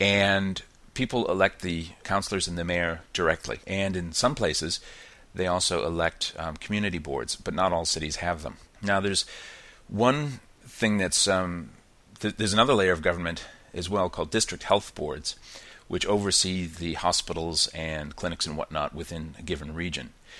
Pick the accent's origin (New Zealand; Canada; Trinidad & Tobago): New Zealand; Birkenhead, Auckland; North Shore City called Birkenhead, and that's what they wanted to know. They didn't want to know that I was from North Shore City. They wanted to know that I was from Birkenhead.